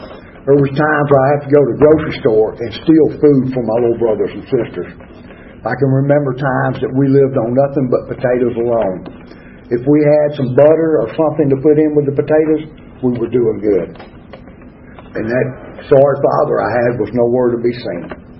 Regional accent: Georgia, United States; now in Atlanta, United States; when I came up to Atlanta from South Georgia, I had three brothers and sisters that I'd never seen before. They were born up here while I lived down there.

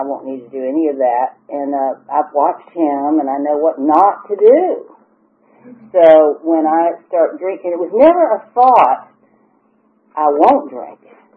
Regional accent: Jacksonville, Florida, United States; born there; I was born in Jacksonville, Florida, and my family, my dad was a practicing alcoholic

